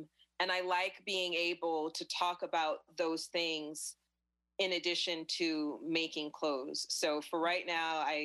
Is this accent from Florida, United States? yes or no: yes; Florida, United States; again, I've got those Jamaican roots and I grew up in Florida and, you know, vacation, pools, beaches, sun, it's literally all I've been around the majority of my life.